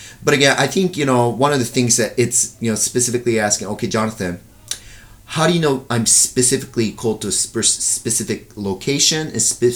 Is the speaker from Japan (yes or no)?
yes; Japan; like I grew up in Japan, the only pastor I knew was the lead pastor